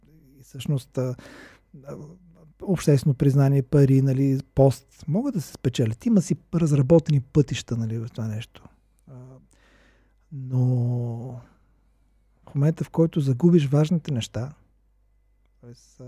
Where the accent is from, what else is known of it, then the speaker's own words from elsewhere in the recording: Asenovgrad, Plovdiv Province, Bulgaria; also born or lived in Sofia; Аз съм си от Асеновград и винаги съм си обичал място, защото е много красиво, но смисъл още най-активните ми години, по-ранните, и ученето, и първите години тук преминаха предимно в София